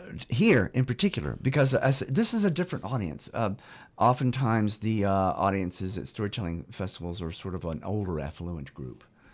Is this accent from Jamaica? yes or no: no; Georgia, United States; born there; Because I'm a Southerner. It's my job. I was born in Georgia. I'm sixth generation Newton County.